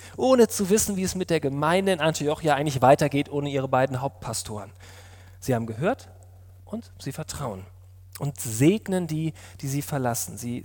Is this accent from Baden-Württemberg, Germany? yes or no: no; Hamburg, Germany; also born or lived in Rhineland; now in Ebersbach, Germany; Mich persönlich schmerzt es noch heute, nach Hamburg zu kommen und nicht mehr dort zu leben. Als Hamburger Jung zuerst im Rheinland zu landen